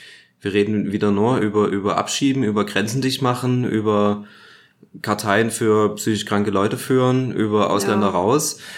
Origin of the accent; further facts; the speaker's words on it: Coswig, Germany; Coswig, die Stadt, wo ich groß geworden bin, wo ich zur Schule gegangen bin, wo ich quasi das erste Mal angefangen habe, mich so gesellschaftlich zu engagieren.